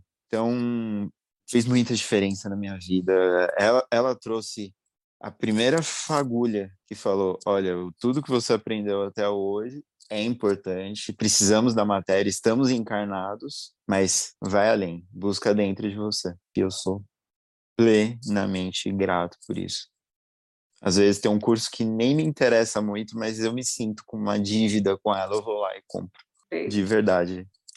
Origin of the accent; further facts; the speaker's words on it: São Paulo, Brazil; eu sou do estado de São Paulo, cidade de São Paulo, tenho 36 anos